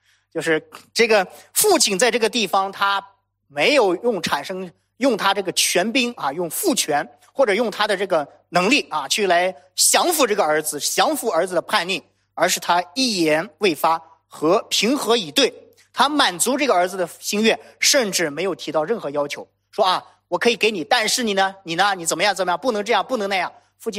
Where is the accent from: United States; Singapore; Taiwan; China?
China; 再加上我们中国人哈，咱们都是中国人，有这种三纲五常的这个思想